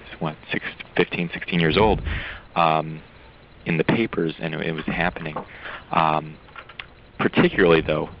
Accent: Florida, United States; I was born and raised in South Florida.

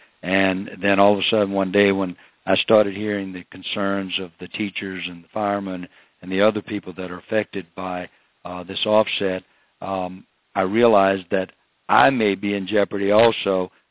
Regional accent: Louisiana, United States; And I come from Assumption Parish, and we, like everyone else, are concerned because of the rural communities.

